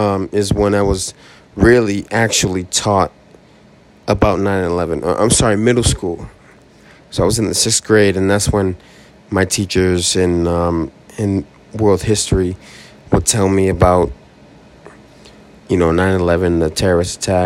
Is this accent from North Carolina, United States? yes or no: no; Boston, Massachusetts, United States; I'm from Boston, and this is has hit a toll real hard on us.